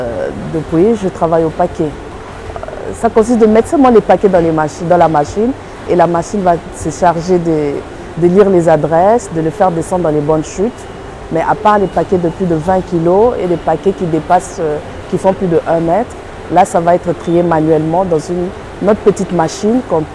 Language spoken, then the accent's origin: French; Senegal; also born or lived in Kinshasa; je suis congolaise, née à Kinshasa. Je viens du Sénégal en fait. Je suis seulement née à Kinshasa, mais j'ai grandi au Sénégal, toutes mes études au Sénégal. Et je me suis mariée au Sénégal et je suis arrivée ici le 11 septembre 2001.